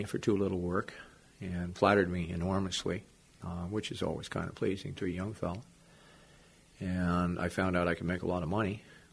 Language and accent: English; Montana, United States; Well, I was raised out in Montana, and grew up, went to school there, went to the University of Montana.